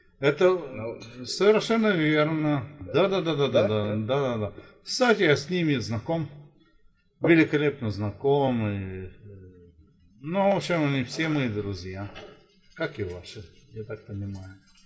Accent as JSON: {"language": "Russian", "town": "Kamyshlov", "region": "Sverdlovsk Oblast", "country": "Russia", "tie": "born or raised there", "lives_now": "Tyumen, Russia", "said": "А я родом из города Камышлово, из Свердловской области."}